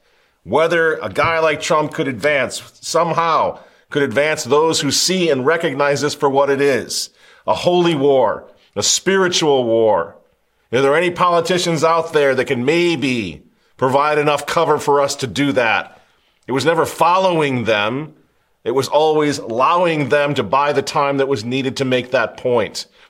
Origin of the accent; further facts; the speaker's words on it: United States; I'm not a Republican, but I'm an American and I'm a Catholic